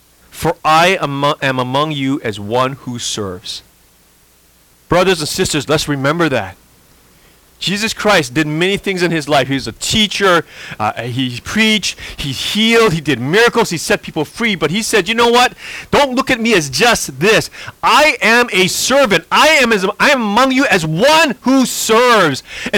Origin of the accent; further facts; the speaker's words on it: Texas, United States; sometimes it's hard because I'm from Texas. So, you know, for me, the Texan way to make friends is, hey, come on over.